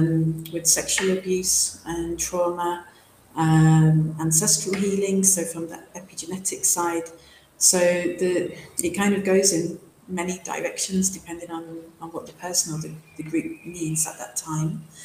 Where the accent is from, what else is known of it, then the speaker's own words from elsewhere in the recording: England, United Kingdom; now in Cairo, Egypt; I'm from England originally and living in Cairo, Egypt at the moment.